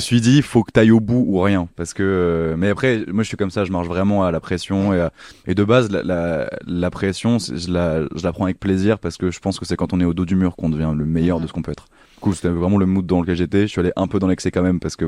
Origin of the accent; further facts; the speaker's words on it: Pau, Nouvelle-Aquitaine, France; Moi, j'ai grandi à Pau, dans le sud-ouest de la France, donc entouré de gens honnêtes et légèrement bourrins sur les bords, que j'aime très très fort.